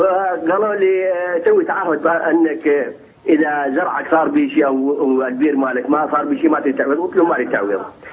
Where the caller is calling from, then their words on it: Saladin Governorate, Iraq; أنا من العراق من محافظة صلاح الدين.